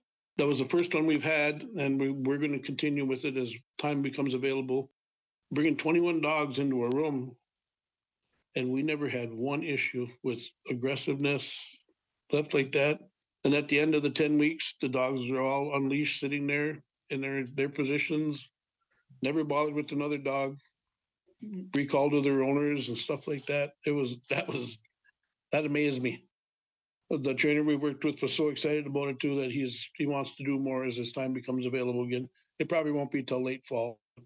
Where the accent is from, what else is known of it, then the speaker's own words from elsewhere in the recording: Bena, Minnesota, United States; we grew up living in Bena behind a big fish there